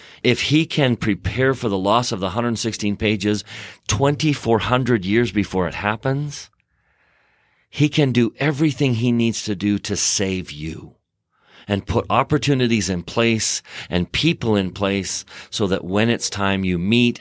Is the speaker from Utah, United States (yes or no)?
yes; Salt Lake City, Utah, United States; My wife grew up in Cedar City. I grew up in Salt Lake.